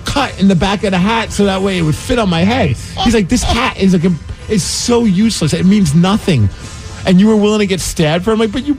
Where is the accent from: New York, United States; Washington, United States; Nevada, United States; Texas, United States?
New York, United States; Brooklyn; When I was growing up in Brooklyn, I was going to the mall to get to the bus station.